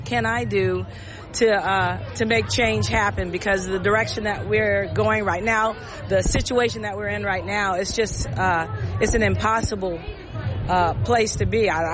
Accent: Los Angeles, California, United States; now in Hayward, United States; I live in Hayward. I work in Alameda. I'm originally from Los Angeles, born and raised.

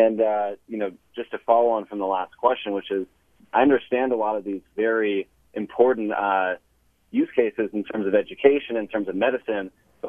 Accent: San Francisco, California, United States; I'm from San Francisco.

